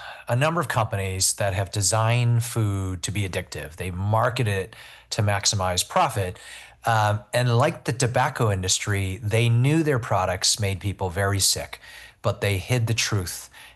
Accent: East Coast, United States; I grew up on the East Coast, first kid in my family, born in the United States to my Chinese immigrant parents

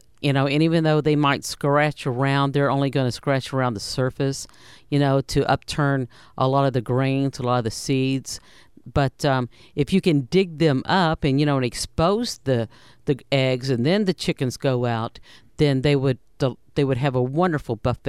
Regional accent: Texas, United States; And I come from Texas, where we produce a lot of pecan trees, just like we do here in the Ark-La-Tex.

